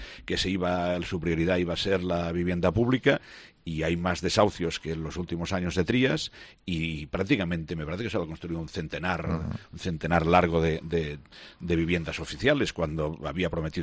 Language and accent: Spanish; Pontevedra, Galicia, Spain; yo soy de derecha, es decir, eso es indudable, y además soy de Pontevedra